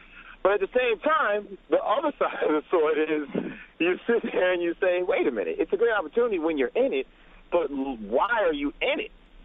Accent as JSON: {"language": "English", "town": "Brooklyn", "region": "New York", "country": "United States", "said": "I'm from Brooklyn, and, like, literally, I probably don't know what I'd be doing if I hadn't joined the military."}